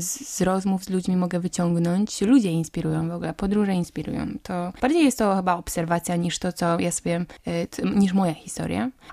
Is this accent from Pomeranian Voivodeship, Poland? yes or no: yes; Potęgowo, Pomeranian Voivodeship, Poland; Ja w ogóle pochodzę z takiej miejscowości małej, już to kiedyś chyba opowiadałam słuchaczom.